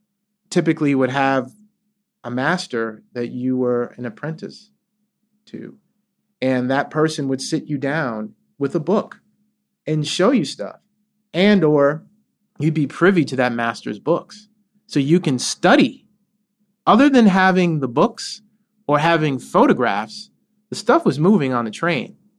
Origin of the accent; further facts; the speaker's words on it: Queens, New York, United States; I could relate to it in that where I grew up in Queens, which the double R train at the time, now it's the N line, it was called the double R